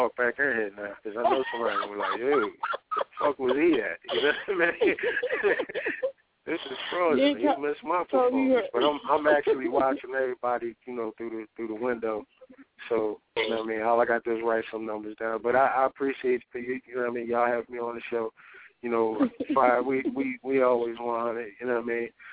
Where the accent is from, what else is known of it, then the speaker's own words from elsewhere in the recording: Philadelphia, Pennsylvania, United States; I go, when I say I'm from Philly, we get respect.